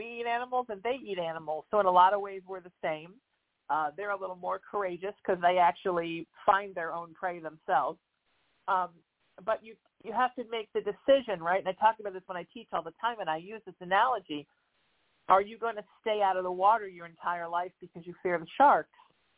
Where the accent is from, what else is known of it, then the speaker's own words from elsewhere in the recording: Huntington Beach, California, United States; I grew up in Surf City in Huntington Beach, California, and I live there again now this summer.